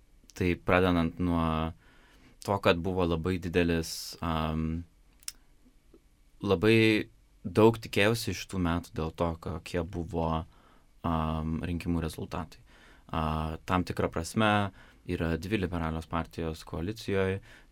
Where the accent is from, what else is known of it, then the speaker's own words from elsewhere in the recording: Kaunas, Kaunas County, Lithuania; also born or lived in Singapore; now in London, United Kingdom; Labai linksmas aspektas buvo Kaunas Pride, nes aš iš Kauno.